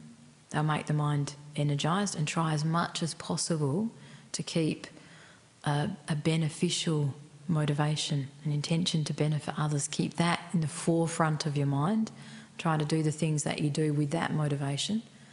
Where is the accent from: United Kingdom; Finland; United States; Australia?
Australia; Like, I'm not Tibetan, I'm Australian.